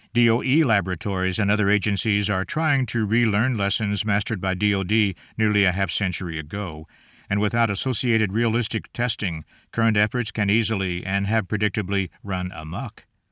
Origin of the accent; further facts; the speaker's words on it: South Carolina, United States; half the electricity in my home state of South Carolina.